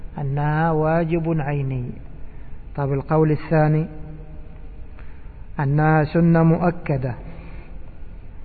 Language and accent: Arabic; Egypt; يعني يقولوا عندنا في مصر هذا مالي هدومه راسخ